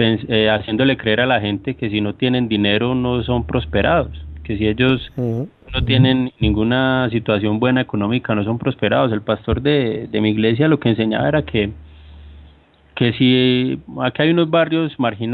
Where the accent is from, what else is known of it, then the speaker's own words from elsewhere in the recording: Medellín, Antioquia, Colombia; acá en Medellín, en mi ciudad, o aquí en mi país